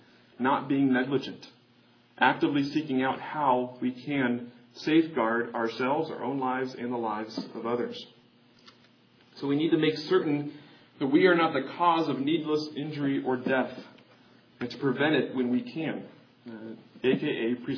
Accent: Kansas City, United States; even my hometown, Kansas City, there are areas that have outlawed pit bulls from even being owned within those certain areas.

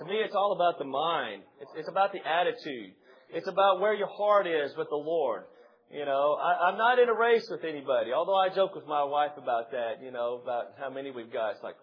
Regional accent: Crosbyton, Texas, United States; Most of y'all know I grew up in Crosbyton. Those of you who've been there know that it's up on the high plains.

